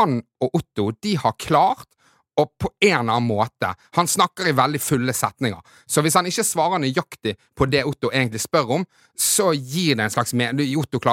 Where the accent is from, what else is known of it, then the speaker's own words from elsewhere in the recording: Bergen, Vestland, Norway; jeg har jo vært hjemme i Bergen, og det er bare altså, begge har jo familier fra Bergen.